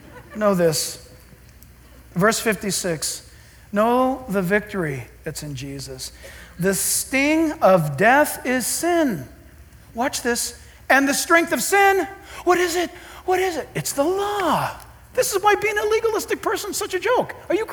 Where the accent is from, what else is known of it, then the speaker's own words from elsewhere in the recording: Orange County, California, United States; Growing up in Orange County, at least I remember back 7 summers doing this.